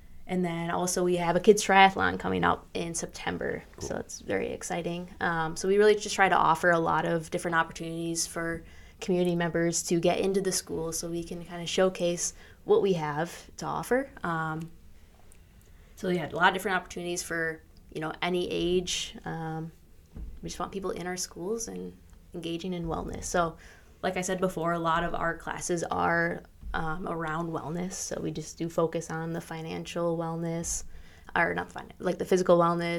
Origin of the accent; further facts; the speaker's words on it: Oregon, United States; now in Verona, United States; Even though I am from Oregon, now I am a Verona Wildcat.